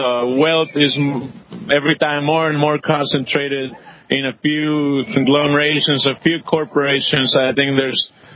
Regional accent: Mexico; as someone from, I'm from Mexico, and seeing how the NAFTA devastated our country

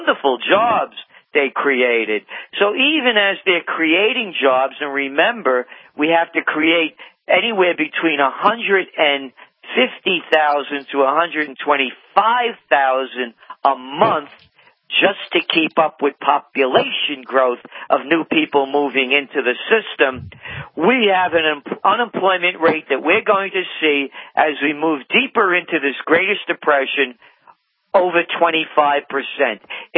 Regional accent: New York, United States; People ask me, I'm a New Yorker, you know, about this mosque.

